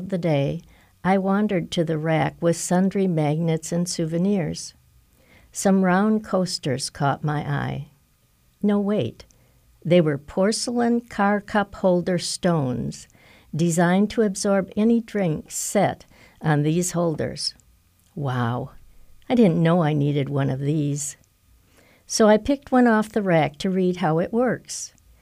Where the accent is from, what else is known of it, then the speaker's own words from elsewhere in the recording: Wisconsin, United States; My home state of Wisconsin has some of the biggest farm markets in the United States.